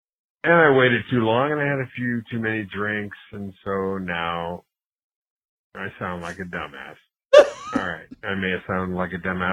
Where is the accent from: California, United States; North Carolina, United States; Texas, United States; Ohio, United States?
California, United States; I grew up in California.